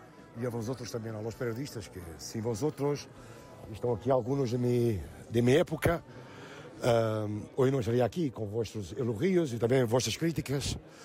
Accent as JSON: {"language": "Spanish", "country": "Portugal", "second_language": "Spanish", "said": "soy portugués, ¿no? Soy portugués"}